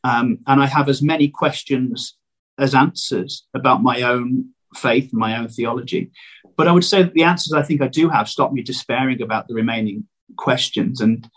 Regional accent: United Kingdom; And I've realized that I'm British

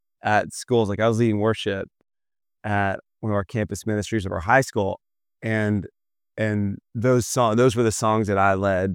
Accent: Atlanta, Georgia, United States; Like, I grew up in Atlanta, Georgia, a suburb of the city.

